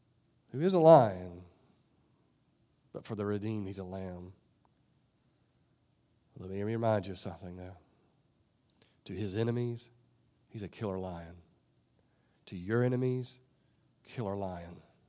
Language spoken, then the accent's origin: English; the South, United States; Especially growing up in the South, all of us have heard about God.